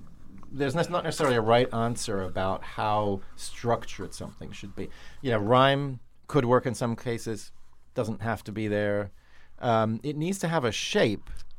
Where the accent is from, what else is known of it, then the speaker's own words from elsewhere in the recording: England, United Kingdom; I'm just because I'm English.